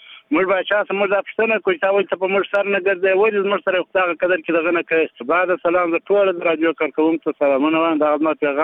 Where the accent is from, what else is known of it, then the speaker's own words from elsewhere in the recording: Sangin, Helmand, Afghanistan; زه د هلمند سنگین ولسوالۍ یم، دلته دمدرالو سپنجوایي کې ماجر یم.